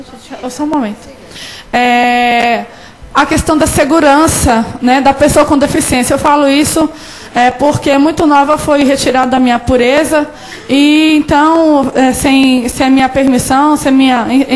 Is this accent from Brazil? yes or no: yes; Bahia, Brazil; moved away as an adult; now in Rondonópolis, Brazil; eu sou do interior da Bahia, mas vim morar sozinha em Rondonópolis, eu morei por 8 anos sozinha